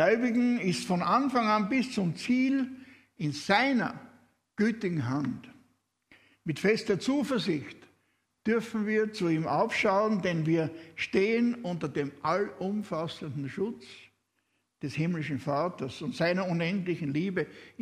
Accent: Austria; now in Switzerland; Ich bin kein Schweizer. Ich bin Österreicher.

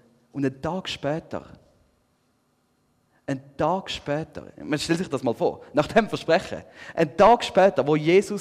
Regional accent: Rafz, Zurich, Switzerland; now in Andelfingen, Switzerland; wohne in Andelfingen. Bin aber aufgewachsen in Rafts

